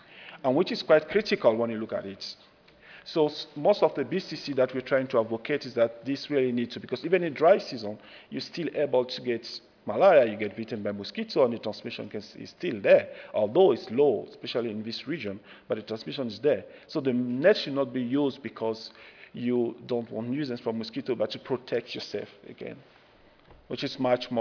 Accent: Burkina Faso; that setting in northern Nigeria is similar to where I come from Burkina.

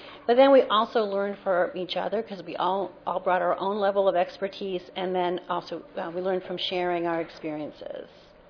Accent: Vermont, United States; And then I come from Vermont

